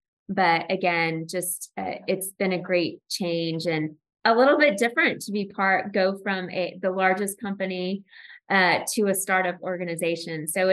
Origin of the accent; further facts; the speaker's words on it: Enid, Oklahoma, United States; now in Arkansas, United States; Yeah, so I grew up in Oklahoma, and as I shared with April and many of my good friends, colleagues, and family hear me talk about this. So I was daughter of the mayor of Enid, Oklahoma, when I was growing up.